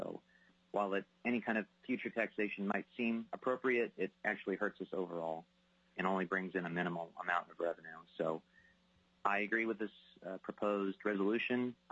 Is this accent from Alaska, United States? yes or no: yes; Anchorage, Alaska, United States; I'm from Anchorage, Alaska, and I'm representing myself today.